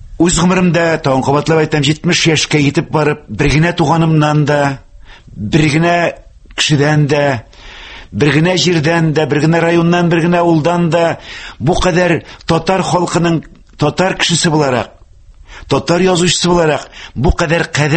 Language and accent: Tatar; Karkaly, Bashkortostan, Russia; Мияк районыннан бу минем район бит инде кайсы авылдан ул әйтә Ишле мин бит инде Кәркәле авылыннан Кәркәле белән Бәләк Кәркәле белән Ишле арасы бары тик 7 чакрым гына